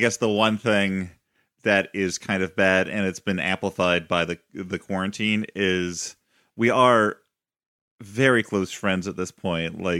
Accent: Eureka, Illinois, United States; I grew up in a small town called Eureka, Illinois, which it's got like 5,000 some people who live there now, but it was even smaller when I grew up.

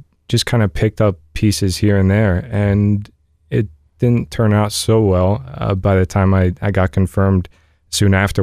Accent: Trenton, New Jersey, United States; born there; Well, I was born in the Diocese of Trenton, New Jersey.

